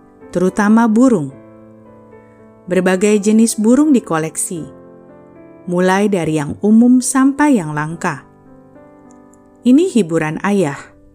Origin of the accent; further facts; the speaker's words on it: Banjarmasin, South Kalimantan, Indonesia; born there; Aku lahir di Banjarmasin, anak keenam dari 8 bersaudara. Orang tua kami berbeda agama. Ayah seorang Kristen, Jemaat Gereja Yesus Sejati sejak masa mudanya.